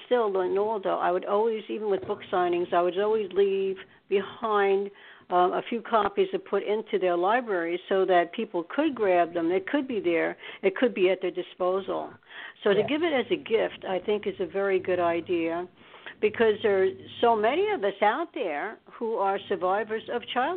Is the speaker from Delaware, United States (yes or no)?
no; New York, United States; born there; now in New Jersey, United States; okay, say you're from New Jersey, which I'm from right now. I haven't always been from New Jersey. I was born in New York.